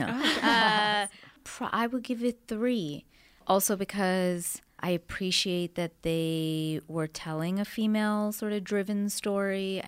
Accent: Canada; now in United States; I'm from Canada

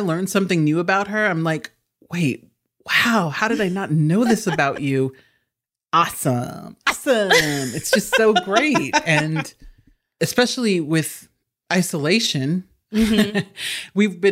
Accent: Nebraska, United States; and I'm from Nebraska, so I'm not denigrating these places. Mm-hmm. I'm from the Midwest.

